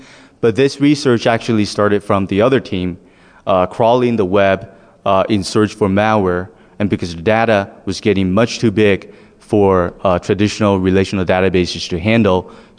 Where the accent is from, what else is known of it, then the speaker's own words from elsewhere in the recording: Taiwan; Most of Omri's are based out of Taipei, and we're all from Taiwan.